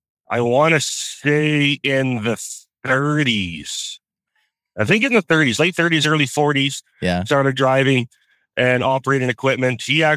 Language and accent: English; Canada; Oh, because I'm Canadian.